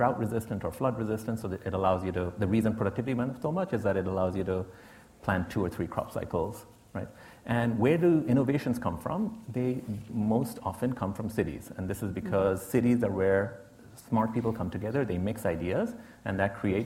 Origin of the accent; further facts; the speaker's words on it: Bangladesh; English is a second language; So when I was growing up in Bangladesh, so this is in the 80s